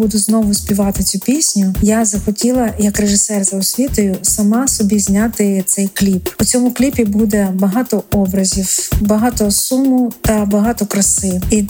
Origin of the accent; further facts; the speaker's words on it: Kakhovka, Kherson Oblast, Ukraine; народилася давно у моєму рідному місті Каховка.